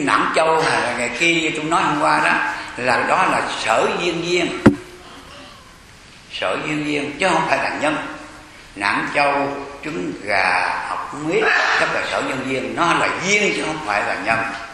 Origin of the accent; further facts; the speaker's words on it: Southern Vietnam, Vietnam; Bởi vì tôi người miền Nam độc đất. Dạ. Cái chữ quê tôi gọi là viên.